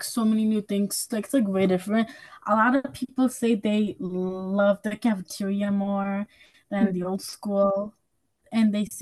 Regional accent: Hudson, New York, United States; I'm 10 years old, and I'm also from Hudson.

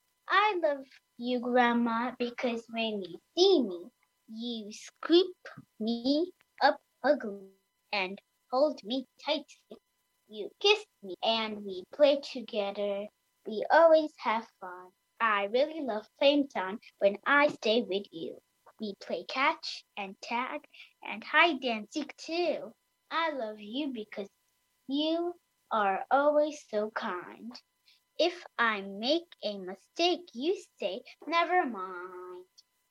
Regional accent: Hudson, New York, United States; I'm also from Hudson, and I'm 7 years old.

